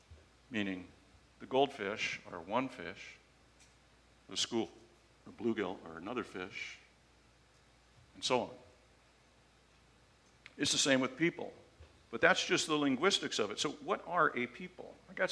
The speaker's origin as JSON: {"language": "English", "country": "United States", "tie": "born there", "said": "Well, because I was born here. Did I have a choice? No. I was born wherever God, as the Irish would say, I landed where God spat me. It happened to be the United States."}